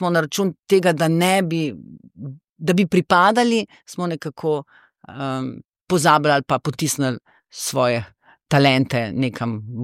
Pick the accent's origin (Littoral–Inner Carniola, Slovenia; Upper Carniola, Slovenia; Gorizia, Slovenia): Littoral–Inner Carniola, Slovenia; Grahovo; Pa jaz prihajam iz Grahovega pri Cerknici, prihajam iz okolja, ki ne samo, da je bilo pač okolje takšno, da je bilo na ta način destimulativno, da ni bilo fino, če si izstopal